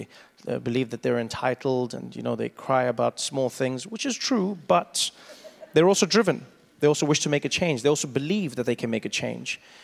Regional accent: South Africa; I grew up in South Africa during a time known as apartheid.

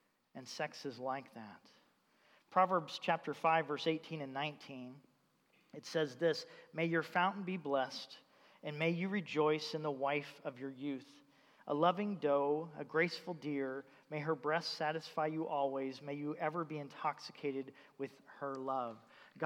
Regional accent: Bible Belt, United States; it felt like when I was growing up in the Bible Belt, that the culture at least somewhat affirmed what the scripture would teach.

